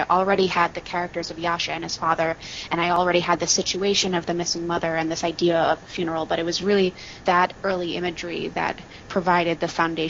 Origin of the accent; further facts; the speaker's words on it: Manhattan, New York, United States; I am from Manhattan and I went to Norway